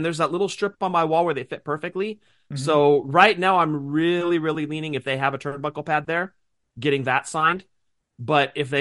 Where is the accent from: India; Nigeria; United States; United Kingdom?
United States; California; as like a Californian